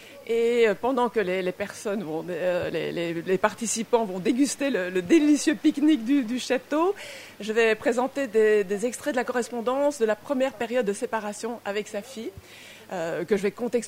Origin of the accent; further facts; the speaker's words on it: Belgium; Je suis belge, je ne sais pas si vous le savez, mais je fais la promotion énormément en Belgique.